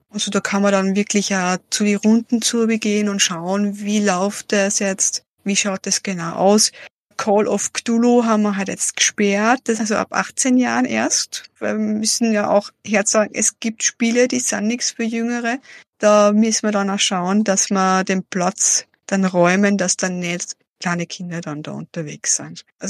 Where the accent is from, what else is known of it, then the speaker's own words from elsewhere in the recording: Salzburg, Austria; now in Lamprechtshausen, Austria; Ich bin ja ursprünglich aus Salzburg